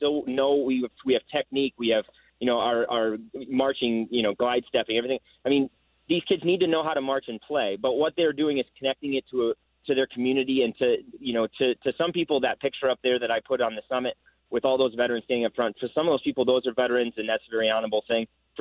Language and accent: English; Lake Mills, Wisconsin, United States; when I moved up to Lake Mills, which is my hometown, actually, I'm teaching in my hometown.